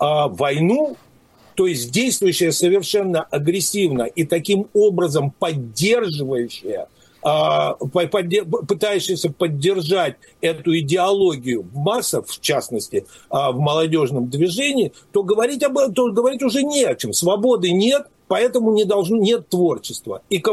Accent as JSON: {"language": "Russian", "country": "Russia", "moved": "yes", "said": "Дело в том, что я в свое время уехал из России в 92-м году."}